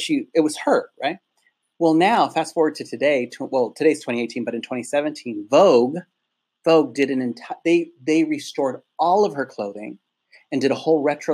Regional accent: Watts, California, United States; Cause I come from Watts. I come from the projects.

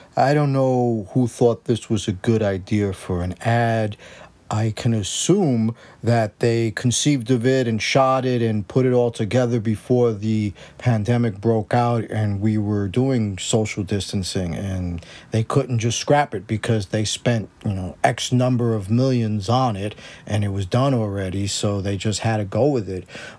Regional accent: Lower East Side, New York, United States; To start with, I'm from the Lower East Side, and when I say that, I mean I was born here.

